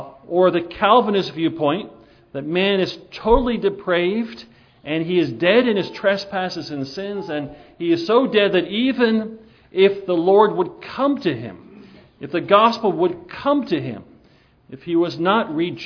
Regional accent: New Jersey, United States; also born or lived in Pennsylvania; I was raised in New Jersey and Pennsylvania. I haven't seen snow in over 15 years.

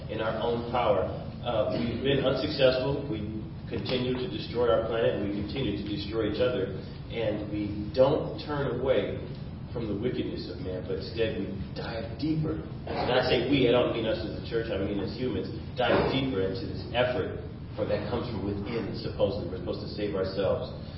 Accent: Detroit, Michigan, United States; Growing up in Detroit on the streets and stuff, I used to see pretty much all these things as a young black male

